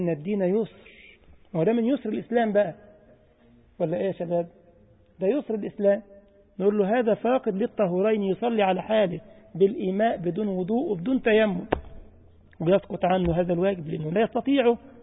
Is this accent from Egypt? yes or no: yes; Egypt; يعني أذكر إن في بلدنا كنت شاب كده بيعمل نقاش، احنا بنسميه نقاش عندنا في مصر، اللي انتوا بتسموه الصباغ او الدهان